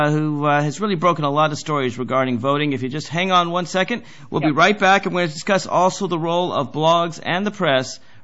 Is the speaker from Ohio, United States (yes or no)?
no; Tennessee, United States; I'm actually from Tennessee, but I have not been enough to Valdosta